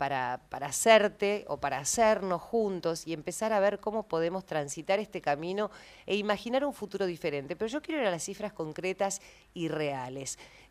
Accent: Argentina; Ahora, nosotros, argentinos, ¿tenemos los elementos como para contener una sociedad de adultos mayores

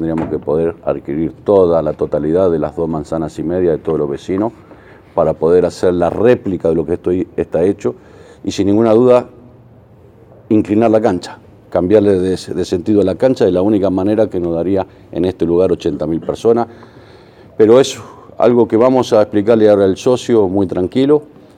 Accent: Argentina; como argentinos

